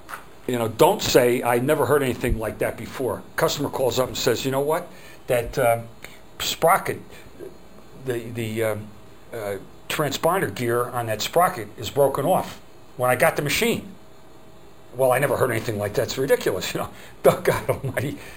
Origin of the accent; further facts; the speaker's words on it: New Jersey, United States; Now, I'm from New Jersey, and let me tell you, coffee is the way coffee is said in Jersey, you know?